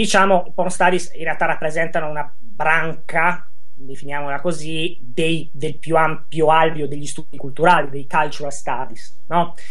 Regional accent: Udine, Friuli-Venezia Giulia, Italy; io in realtà vengo da Udine

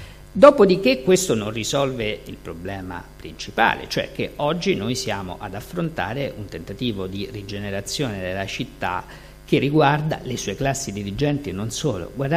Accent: Rome, Lazio, Italy; perché io sono romano

